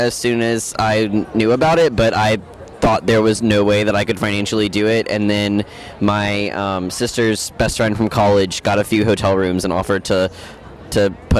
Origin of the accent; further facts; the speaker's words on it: Phoenix, Arizona, United States; I'm from Phoenix, Arizona.